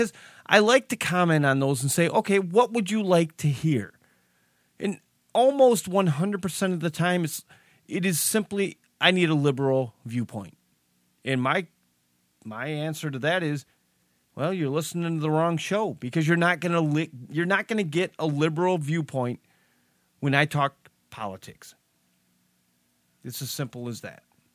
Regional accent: Michigan, United States; Maria, Michigan, hey, you're from my home state.

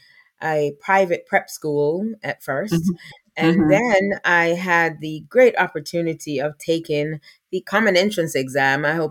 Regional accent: Morant Bay, Saint Thomas, Jamaica; also born or lived in Kingston; I hail from the East and from the beautiful, beautiful parish of St. Thomas. I was born in Kingston and raised in the parish of St. Thomas.

